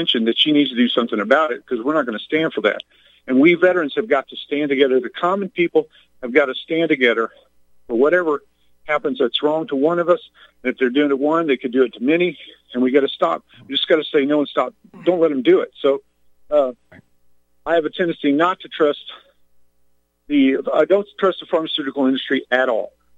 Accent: Midwest, United States; And I come from Midwest and family owned mom and pop restaurant business.

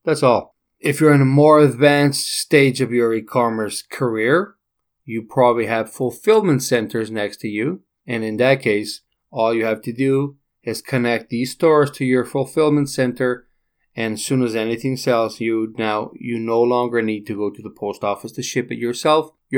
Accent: Canada; And being Canadian, Canada Post is super expensive.

